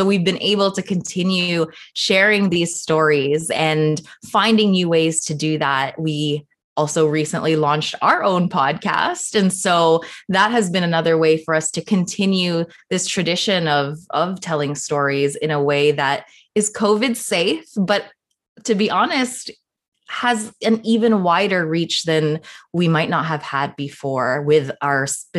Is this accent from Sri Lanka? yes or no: no; Canada; I am a Filipina Canadian, and a lot of building this magazine, this community, was rooted in that exploration of being from two different places and two different cultures.